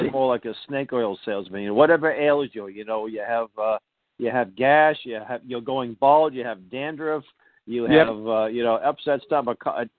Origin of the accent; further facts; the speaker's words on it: Boston, Massachusetts, United States; I say down because I'm from Boston and down in Virginia.